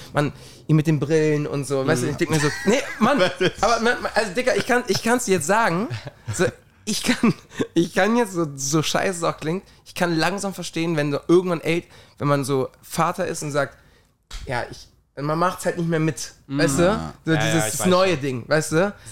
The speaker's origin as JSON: {"language": "German", "country": "Spain", "said": "Ich komme ja aus Spanien."}